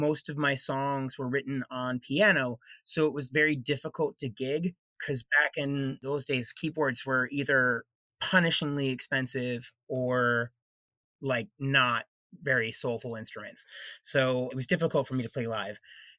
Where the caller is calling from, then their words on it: New York City, New York, United States; I'm dialing in from New York City today.